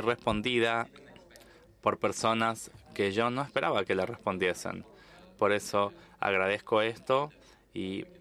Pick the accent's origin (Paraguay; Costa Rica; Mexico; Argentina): Costa Rica; de Costa Rica.